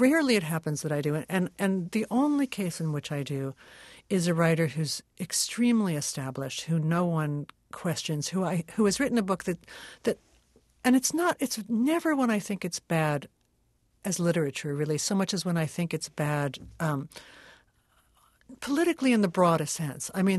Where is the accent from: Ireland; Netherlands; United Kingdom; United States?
United States; Brooklyn, New York; I grew up in Brooklyn, and in my neighborhood, there was still, you know, Brooklyn, the city of churches.